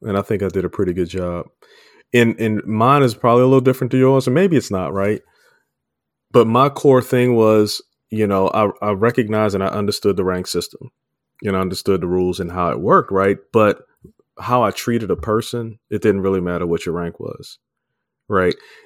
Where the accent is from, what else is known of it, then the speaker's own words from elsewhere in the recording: Baltimore, Maryland, United States; I'm from Baltimore, Maryland, by the way.